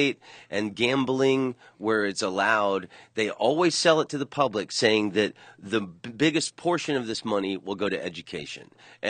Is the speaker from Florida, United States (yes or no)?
yes; Orlando, Florida, United States; And well, it's like I grew up in Orlando, and there's the East-West Expressway, and it was a toll road.